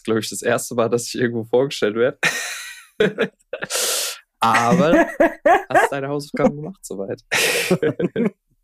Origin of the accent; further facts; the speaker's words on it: Baden-Württemberg, Germany; also ich komme so Stuttgart, die Gegend ist so ungefähr eine Dreiviertelstunde, Stunde von Stuttgart weg. So Mitte zwischen Stuttgart und München kann man eigentlich sagen. Genau, da komme ich her.